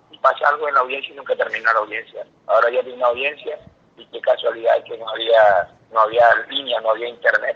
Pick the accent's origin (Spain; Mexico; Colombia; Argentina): Colombia; En mi país Colombia, lo amo, es mi país lo amo